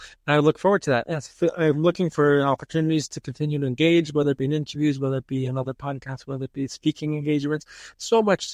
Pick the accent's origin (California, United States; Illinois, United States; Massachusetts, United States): Massachusetts, United States; Boston; And then I'm from Boston, and that's the song that they use when the Boston Bruins, a hockey team in Boston, when they come out on ice